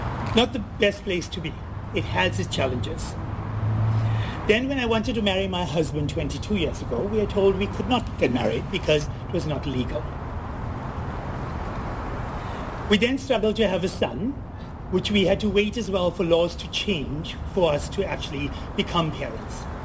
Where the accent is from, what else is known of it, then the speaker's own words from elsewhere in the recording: South Africa; Through my teens, growing up in South Africa, I was the obese kid, I was the kid of color, I was also the gay kid.